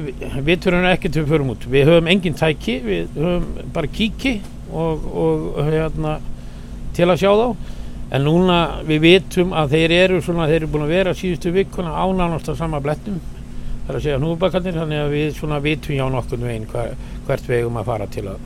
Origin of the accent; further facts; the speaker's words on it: Hrísey, Northeastern Region, Iceland; Ég fættur uppalinn í Hrísey og Eyjafirði